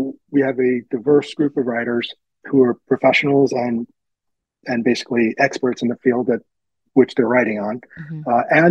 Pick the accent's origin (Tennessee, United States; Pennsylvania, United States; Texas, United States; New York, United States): New York, United States; I was from New York, she was from Atlanta.